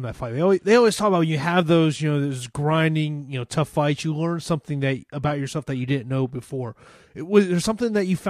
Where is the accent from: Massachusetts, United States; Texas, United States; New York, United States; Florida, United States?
Florida, United States; Tampa; which was in the RFC here in my hometown of Tampa, Florida.